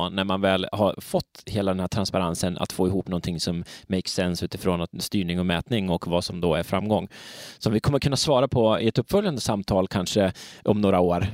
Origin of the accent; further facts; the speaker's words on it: Sweden; Liksom som svensk här. Man tycker att man är så himla bra för att man kör lite returburkar och grejer.